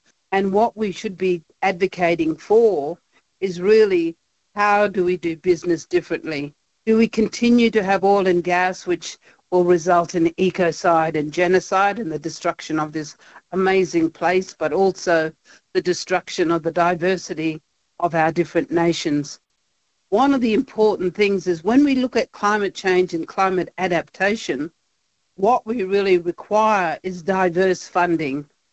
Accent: Broome, Western Australia, Australia; born there; today I'm speaking with you in Broome, Western Australia, which is my home. So I was born in Broome, but my traditional lands and waters and the work that I do is really based around the Marawara, the Fitzroy River.

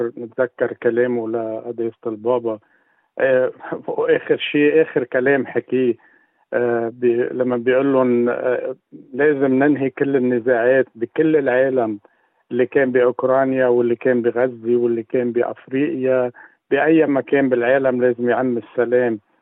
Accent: Lebanon; بس أنا كلبناني يمكن يكون شوي عندي مشاعر خاصة بهالموضوع

